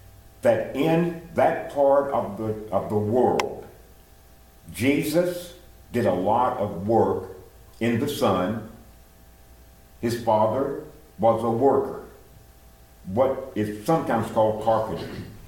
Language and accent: English; Pulaski, Tennessee, United States; My hometown is not far from Athens, 31 miles from it. Middle Tennessee, Pulaski, is very close to the Ardmore, Alabama line, and then Ardmore to Athens.